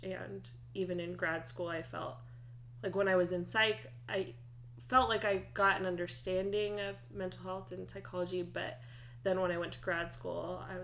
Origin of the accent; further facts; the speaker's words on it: Flagstaff, Arizona, United States; I came from Flag down to the U of A to study psych.